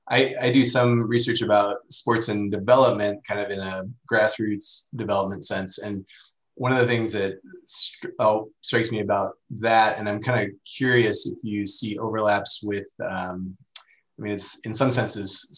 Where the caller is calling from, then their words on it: Portland, Oregon, United States; But yeah, I'm calling in from Portland, Oregon, in the Pacific Northwest.